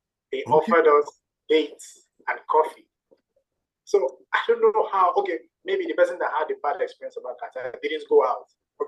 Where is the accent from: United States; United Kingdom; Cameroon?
Cameroon; So I said, oh, I'm from Cameroon.